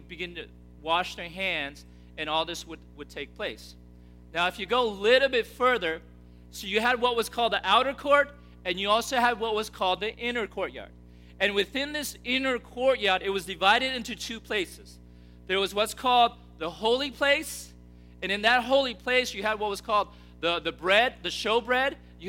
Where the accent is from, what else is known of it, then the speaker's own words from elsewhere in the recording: United States; It's like, because I grew up here in America.